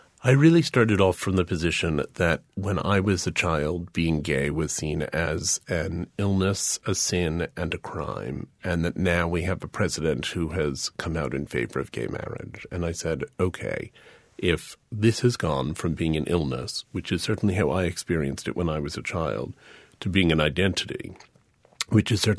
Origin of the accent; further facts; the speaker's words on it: United States; So I finally felt that I could define being American, being Caucasian, being any of those things could be experienced in illness terms because they do all prevent me from doing certain things.